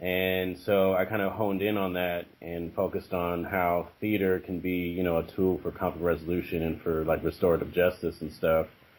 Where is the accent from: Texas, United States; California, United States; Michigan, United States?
California, United States; I'm a true Californian. I grew up in the San Francisco Bay Area. Okay. All over the East Bay and also the North Bay, from Richmond to Vallejo, California.